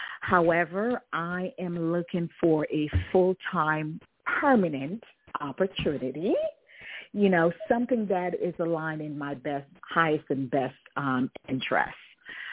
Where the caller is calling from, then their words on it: Washington, District of Columbia, United States; I'm calling from Washington, D.C., and thanks for taking my call.